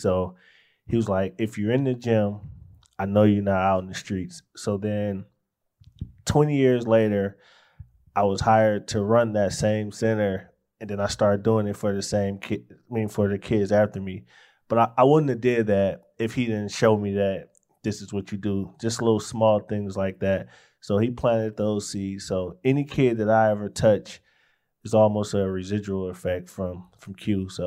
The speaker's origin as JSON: {"language": "English", "town": "Cleveland", "region": "Ohio", "country": "United States", "tie": "born or raised there", "said": "So I grew up on Huff here in Cleveland."}